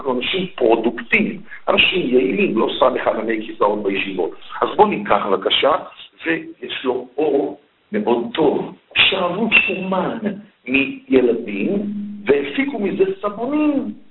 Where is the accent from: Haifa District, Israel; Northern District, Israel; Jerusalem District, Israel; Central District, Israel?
Central District, Israel; Petah Tikva; אני, יליד פתח תקווה